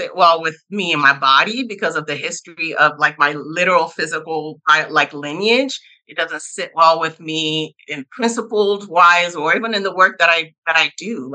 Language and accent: English; United States; born there; So I'm nationality wise, I'm Nigerian American. I was born in the US, but Nigerian Yoruba ethnically, which is in Yoruba people are in Nigeria.